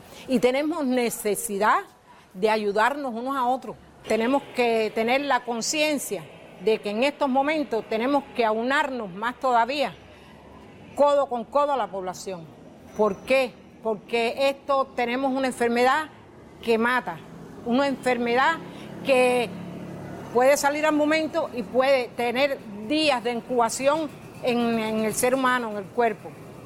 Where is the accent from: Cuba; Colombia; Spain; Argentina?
Cuba; Al final somos cubanos todos.